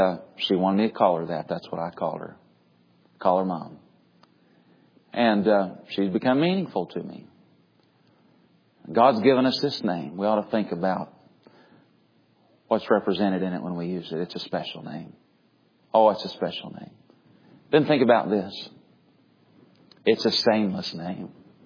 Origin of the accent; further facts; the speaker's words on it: the South, United States; I grew up in the South hearing Lordy and Oh Lord and all those kinds of things.